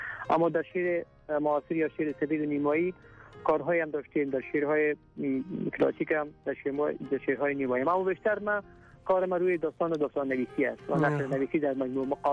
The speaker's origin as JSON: {"language": "Persian", "town": "Nijrab", "region": "Kapisa", "country": "Afghanistan", "tie": "born or raised there", "also_born_or_lived": "Kabul", "said": "در سال 1344 در اولسوالی نجاب ولایت کاپیسا متولد شدم. دوره ابتدای مکتب در خود اولسوالی نجاب به اتمام رسانیدم و بعدا دوره لیسه را در لیسه حدیبیه شهر کابل تمام کردم."}